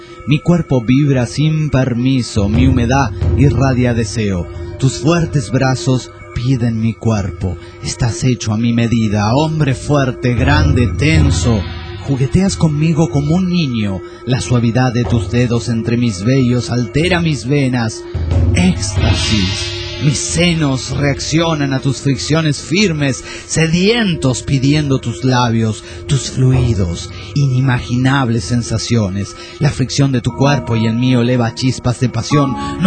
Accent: Costa Rica; Hola cabrones … de Costa Rica.

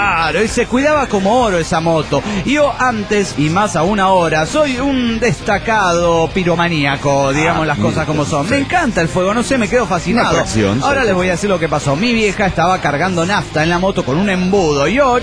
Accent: San Juan, Argentina; born or raised there; also born or lived in Piura, Peru; now in Neuquén, Argentina

